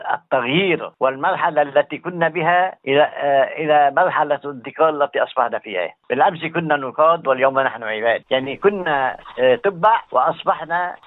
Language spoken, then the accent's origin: Arabic; Saudi Arabia; now in Melbourne, Australia; أنه أنا جاي من بلد حرمين وجيت الآن هون